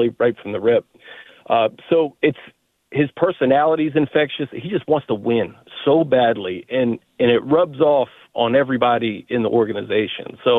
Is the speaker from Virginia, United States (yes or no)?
yes; Falls Church, Virginia, United States; I grew up in Falls Church.